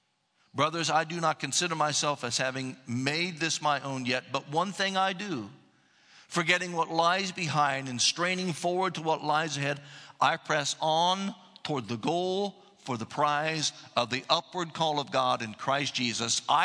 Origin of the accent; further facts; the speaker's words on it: Columbus, Ohio, United States; You know, every time I go to my hometown, Columbus, Ohio, I try to stop by the church of my childhood.